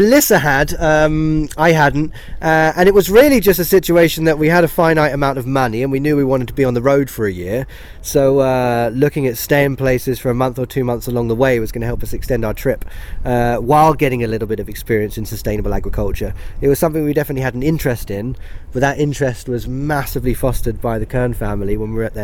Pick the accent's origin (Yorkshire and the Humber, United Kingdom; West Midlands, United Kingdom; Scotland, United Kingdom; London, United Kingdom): London, United Kingdom; moved away as an adult; now in United States; Yeah, I grew up in and around London.